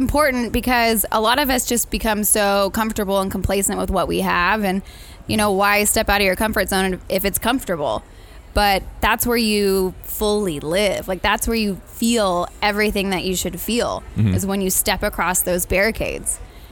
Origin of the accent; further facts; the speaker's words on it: Corpus Christi, Texas, United States; I grew up in Corpus Christi, Texas. So I grew up surfing there. And then I moved to Austin and was on the lake all the time.